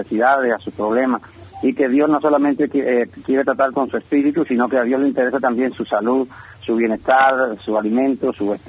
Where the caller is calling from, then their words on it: Guáimaro, Camagüey, Cuba; desde aquí de Guaymaro. Soy pastor del Noguero Apostólico en Cuba. Está radicado en Guaymaro desde el 2004.